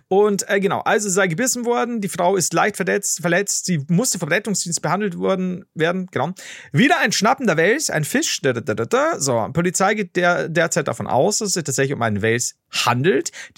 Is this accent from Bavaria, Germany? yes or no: yes; Regensburg, Bavaria, Germany; born there; So, als gebürtiger Regensburger, das ist nicht der Guggenberger See